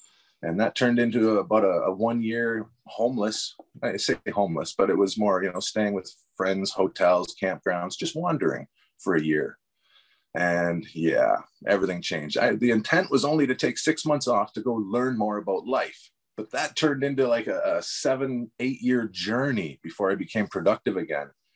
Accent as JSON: {"language": "English", "town": "Tillsonburg", "region": "Ontario", "country": "Canada", "tie": "born there", "lives_now": "Toronto, Canada", "said": "I was born in a little town called Tillsonburg, about an hour and a half from here."}